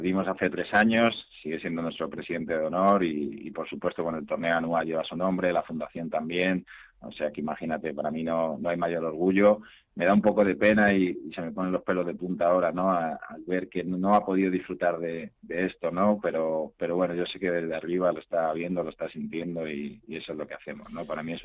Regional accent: Madrid, Community of Madrid, Spain; somos de Carabanchel, ¿no?, que todos conocemos Carabanchel, de San Isidro justo

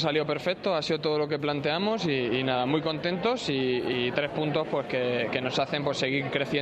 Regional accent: Madrid, Community of Madrid, Spain; soy muy feliz en Madrid porque yo soy de Madrid

